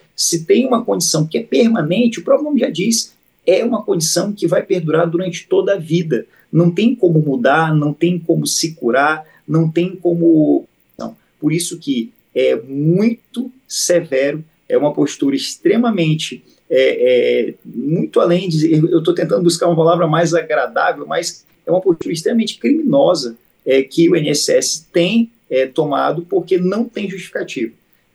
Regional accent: Maranhão, Brazil; Só no estado do Maranhão, como eu disse, que é o estado de onde eu venho

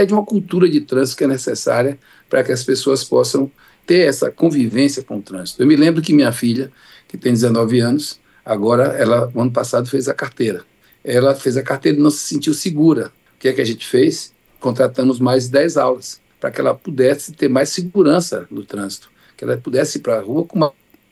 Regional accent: Bahia, Brazil; eu sou baiano

